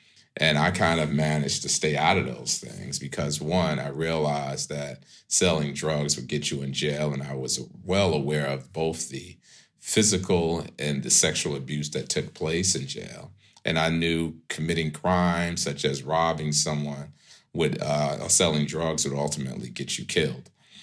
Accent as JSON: {"language": "English", "region": "New York", "country": "United States", "tie": "born or raised there", "said": "don't know, is a public housing building. We call it the projects in New York. And so we lived there. We moved directly across the street from Lincoln Center."}